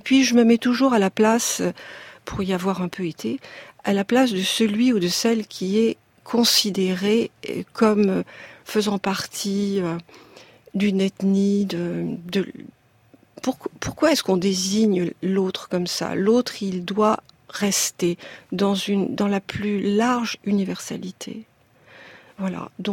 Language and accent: French; Marseille, Provence-Alpes-Côte d'Azur, France; moved away as an adult; also born or lived in Paris; Et c'est quand je suis arrivée à 18 ans à Paris, que je quittais Marseille, que la notion de diversité